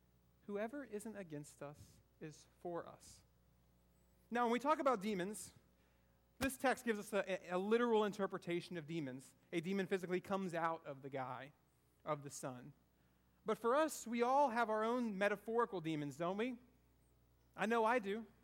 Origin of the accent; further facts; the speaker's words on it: the South, United States; I'm a Southerner too, I love my sweet tea.